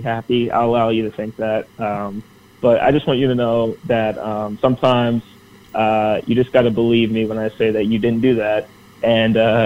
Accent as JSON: {"language": "English", "region": "New Jersey", "country": "United States", "said": "I'm from New Jersey. We don't have any woods there"}